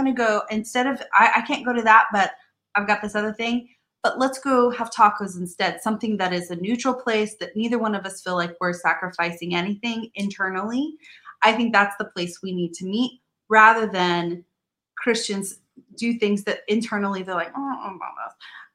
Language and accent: English; Missouri, United States; Yeah, I come from Missouri in South.